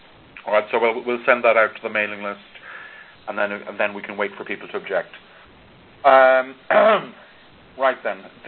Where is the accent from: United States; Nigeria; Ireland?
Ireland; I'm Irish and possibly insane.